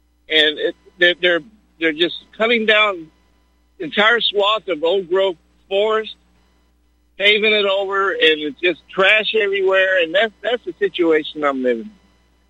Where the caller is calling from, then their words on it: Texas, United States; I'm calling from the Gulf Coast of Texas, up close to Houston.